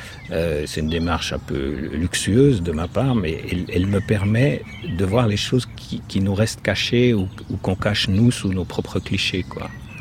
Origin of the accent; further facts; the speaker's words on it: Switzerland; Je suis suisse par hasard. Je parle le français par hasard.